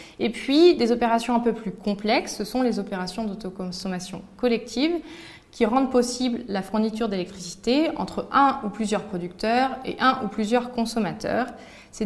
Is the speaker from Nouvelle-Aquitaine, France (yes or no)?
no; Brittany, France; Donc, je suis bretonne